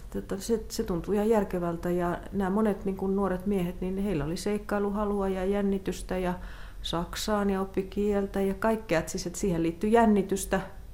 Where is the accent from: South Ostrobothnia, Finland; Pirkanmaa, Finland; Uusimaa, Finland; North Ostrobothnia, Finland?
North Ostrobothnia, Finland; Raahe; kun mä oon kotoisin Raahesta